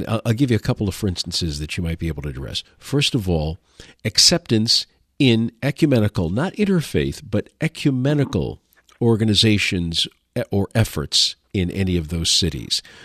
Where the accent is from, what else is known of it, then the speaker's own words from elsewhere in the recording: Detroit, Michigan, United States; That's funny, because I'm from Detroit, and I'm trying to remember that.